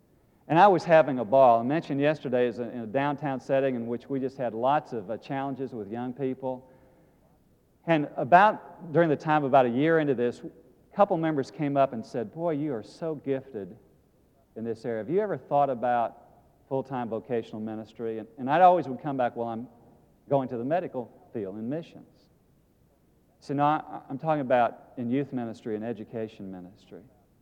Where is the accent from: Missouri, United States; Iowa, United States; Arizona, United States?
Missouri, United States; I mean, I came from Missouri, small hick town. I was a hillbilly.